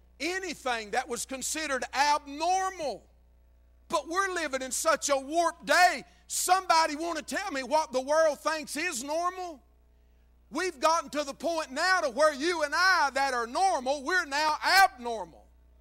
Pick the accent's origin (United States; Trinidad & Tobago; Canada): United States; Georgia; I grew up in Dawson County, Georgia.